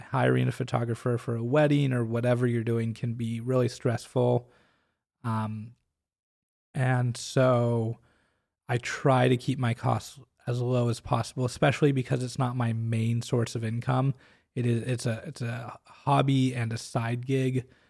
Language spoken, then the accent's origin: English; Portland, Oregon, United States; I grew up in the Portland area, so I have a lot more word of mouth and connection out in that area.